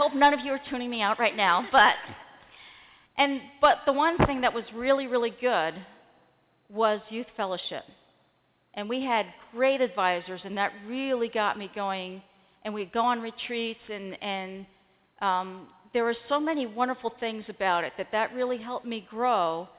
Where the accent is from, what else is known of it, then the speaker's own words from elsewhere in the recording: Long Island, New York, United States; also born or lived in Adirondacks; And as I said, I first started growing up in Long Island. And then we moved up to the Adirondacks. I'm kind of an all-around New Yorker at this point, up near Lake George, the other side of the Adirondacks there.